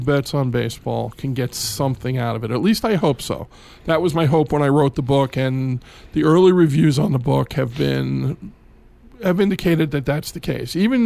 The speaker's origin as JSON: {"language": "English", "region": "New York", "country": "United States", "tie": "born or raised there", "said": "It's no different than the corner store, the corner candy store that I grew up with in New York"}